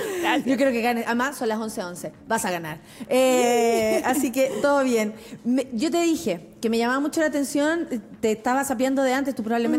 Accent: San Miguel, Santiago Metropolitan, Chile; Y dije, soy de San Miguel

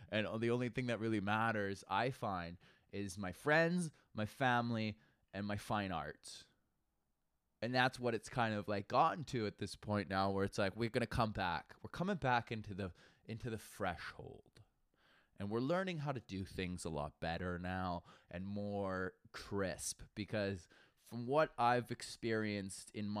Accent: Alberta, Canada; because I'm from Alberta.

